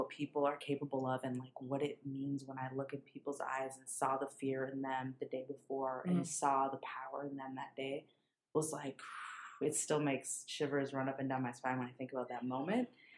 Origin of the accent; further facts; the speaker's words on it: Minneapolis, Minnesota, United States; So I'm from Minneapolis. Mm-hmm. I was born and raised in Minneapolis.